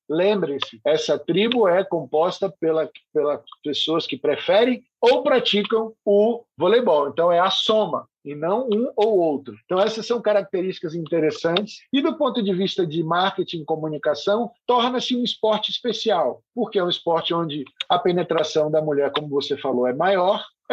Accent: Salvador, Bahia, Brazil; also born or lived in Rio de Janeiro; Parte da minha família é do Rio de Janeiro, eu acabei, inclusive, nasci no Rio de Janeiro e cresci em Salvador

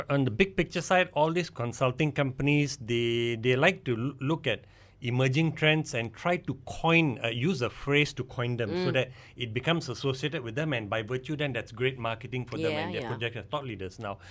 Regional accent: Malaysia; that's really unacceptable to me as a Malaysian.

